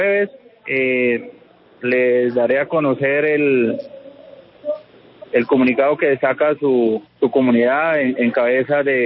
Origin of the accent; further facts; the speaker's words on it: Santander, Colombia; now in Bogotá, Colombia; Yo soy un empresario que llevo ya 23 años en los comercios populares de Bogotá, soy oriundo de Santander